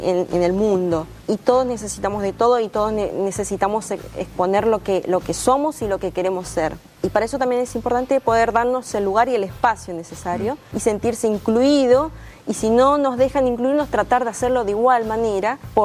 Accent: Formosa, Argentina; now in Buenos Aires, Argentina; En la capital, sí, nací en Formosa, me crié ahí también, si bien estamos viviendo como en Aires, pero sí, toda mi infancia y mi adolescencia lo pasé allá.

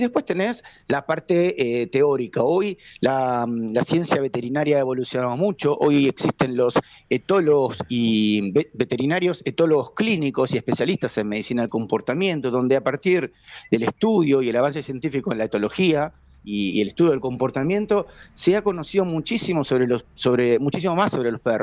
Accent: Argentina; somos los argentinos, que somos muy futboleros.

